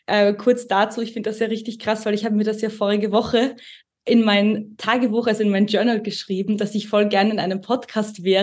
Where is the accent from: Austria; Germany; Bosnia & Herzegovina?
Austria; wie Alex schon gesagt hat, ich komme aus Österreich.